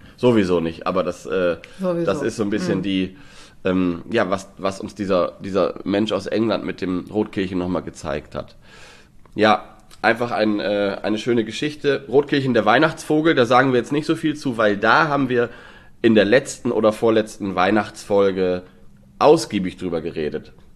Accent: Lower Saxony, Germany; born there; komme ich ja gebürtig aus Niedersachsen

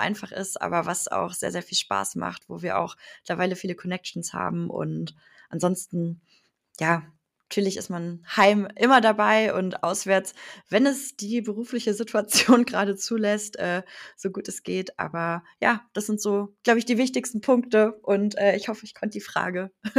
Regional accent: Leverkusen, North Rhine-Westphalia, Germany; born or raised there

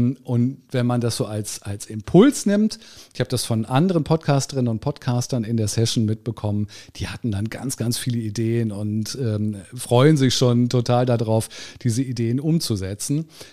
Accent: Stadthagen, Lower Saxony, Germany; es war tatsächlich in meiner Jugend in Stadthagen, in dem Ort, wo ich aufgewachsen bin

